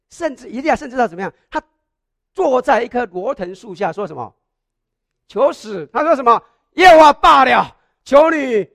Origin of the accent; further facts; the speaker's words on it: Taiwan; 我小时候在台湾的时候，学校常常要背诵《总理遗嘱》的。